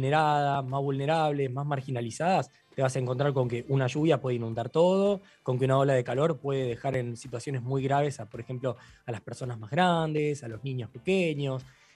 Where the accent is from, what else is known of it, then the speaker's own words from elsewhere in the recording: Buenos Aires, Argentina; muchos de nosotros somos de Buenos Aires, de la ciudad de Buenos Aires, de alrededores